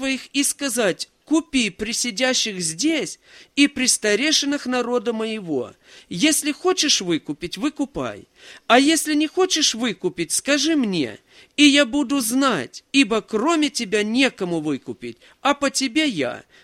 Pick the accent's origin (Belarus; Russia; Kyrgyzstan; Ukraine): Russia; Belgorod, Belgorod Oblast; Мы вот из Белгорода приехали